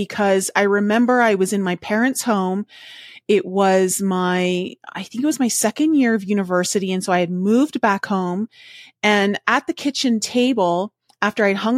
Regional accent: Canada; also born or lived in Switzerland / Cayman Islands; now in Denver, United States; I grew up in Canada. I've lived a short time in Switzerland. I moved to the Cayman Islands and lived in the Caribbean for like 10 years. And now I'm in Denver, Colorado.

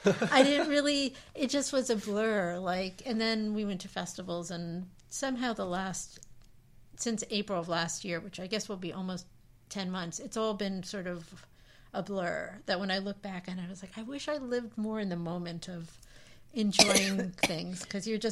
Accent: New York, United States; I wanted to premiere the film in New York, because that was really because this is my hometown, and that was, like, really important to me.

